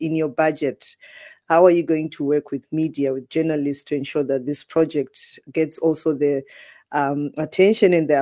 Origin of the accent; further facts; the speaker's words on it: Zimbabwe; I'm actually from Zimbabwe